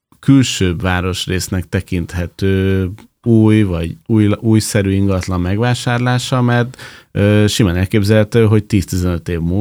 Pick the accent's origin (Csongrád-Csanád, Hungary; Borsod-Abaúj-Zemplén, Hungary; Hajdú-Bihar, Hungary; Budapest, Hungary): Budapest, Hungary; Én a 14. kerületben nőttem föl, és ott az a környék is, ahol én felnőttem, mondhatni, hogy egy ilyen kertvárosi nyugodt résznek volt mondható